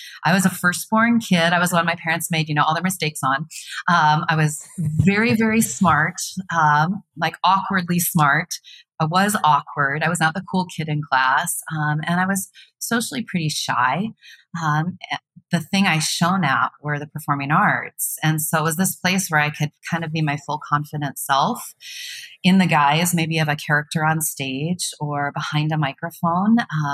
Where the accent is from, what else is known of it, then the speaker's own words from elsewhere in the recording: Midwest, United States; You know, I grew up in the Midwest, so obviously the performing arts were an indoor sport in the middle of very long winters.